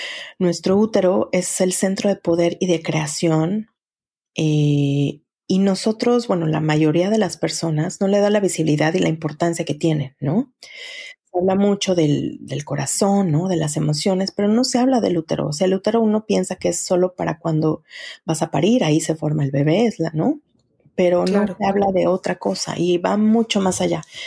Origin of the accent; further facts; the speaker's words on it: Mexico City, Mexico; moved away as an adult; now in Montreal, Canada; Soy mexicana, nací en el DF, pero hace 10 años llegué a vivir a Montreal.